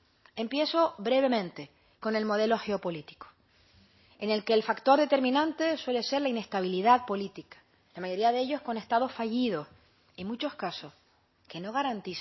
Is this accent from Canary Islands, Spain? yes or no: yes; Canary Islands, Spain; mi comunidad autónoma, mi tierra, Canaria